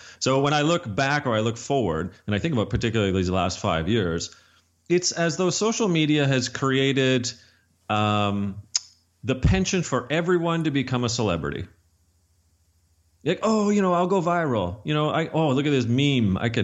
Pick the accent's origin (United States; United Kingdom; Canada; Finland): Canada; I'm Canadian